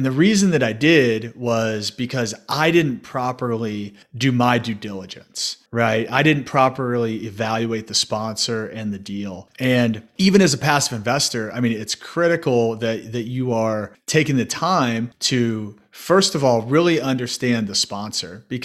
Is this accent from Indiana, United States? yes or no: yes; Indianapolis, Indiana, United States; also born or lived in Chicago; So I'm from Indianapolis, Indiana, and it's where I currently live now. I had a stint up in Chicago for about 12 years, but now landed back home.